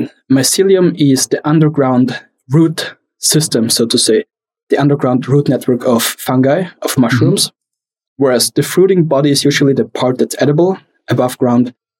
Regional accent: Austria; English is a second language; but I'm from Austria, but we are off the German language, I would say.

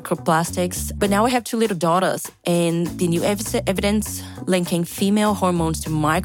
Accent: Brazil; English is a second language; now in New Zealand; a Brazilian biologist living in New Zealand.

